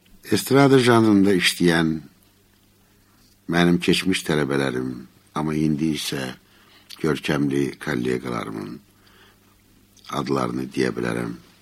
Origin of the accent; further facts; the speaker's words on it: Baku, Azerbaijan; Və uzun illər mənim arzum idi ki, öz doğma şəhərim Bakı haqqında mahnı yazım.